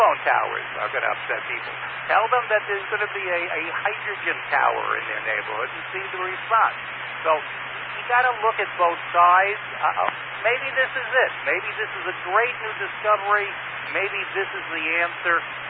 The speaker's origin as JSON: {"language": "English", "town": "Brooklyn", "region": "New York", "country": "United States", "tie": "born or raised there", "said": "having been born and brought up in Brooklyn"}